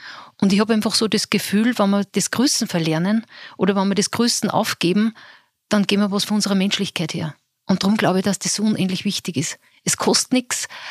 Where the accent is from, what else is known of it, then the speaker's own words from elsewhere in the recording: Gmunden, Upper Austria, Austria; Und ich kann nur ein Beispiel sagen, ich komme ja aus Gmunden.